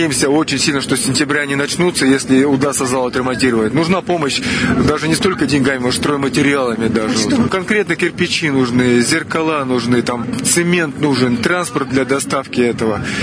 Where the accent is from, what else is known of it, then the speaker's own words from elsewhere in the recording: Altai Krai, Russia; я с Алтая сам